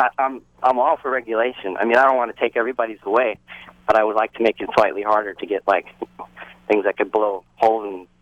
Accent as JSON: {"language": "English", "town": "Queens", "region": "New York", "country": "United States", "tie": "born or raised there", "also_born_or_lived": "Los Angeles", "said": "I was born in Queens. I grew up there and in Los Angeles."}